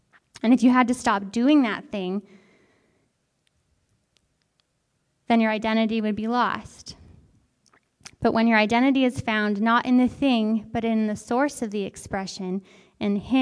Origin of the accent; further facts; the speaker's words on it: Ireland; I'm Irish, I can't help it.